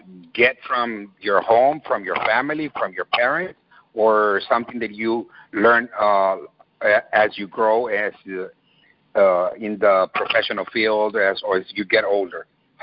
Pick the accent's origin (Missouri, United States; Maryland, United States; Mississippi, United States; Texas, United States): Texas, United States; I'm from Texas.